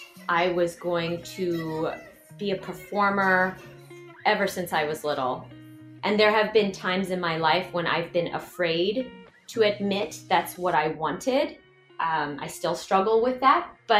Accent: Washington, District of Columbia, United States; I grew up in and around Washington, D.C., and growing up there, it was incredible, and I say that because of the cultural diversity. I was always surrounded by many cultures, many races.

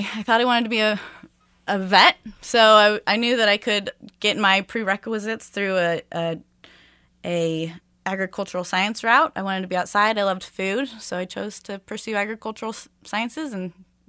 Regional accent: Overland Park, Kansas, United States; I was one of the students who went to Truman from the suburbs. I grew up in Overland Park, Kansas.

